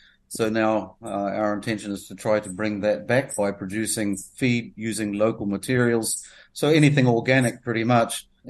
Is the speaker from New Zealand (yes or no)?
yes; Northland, New Zealand; now in Grenada; born in Paparoa at the foothill of the Brunduins, basically on the road out to Dargaville, the first town. I grew up on a farm. We were sheep and beef farmers in an area that was predominantly dairy.